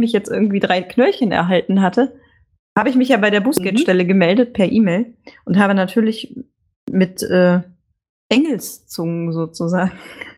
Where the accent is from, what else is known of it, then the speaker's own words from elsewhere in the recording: Germany; So als Deutscher bin ich dann ja total froh, dass ich es schwarz auf weiß habe.